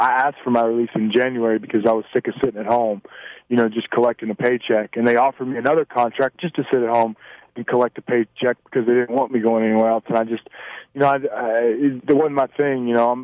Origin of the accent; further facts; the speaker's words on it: Memphis, Tennessee, United States; Southern Baptist household, and, my dad wasn't down with wrestling and stuff like that, and it just, growing up in Memphis, Tennessee, watching, USWA, every Saturday morning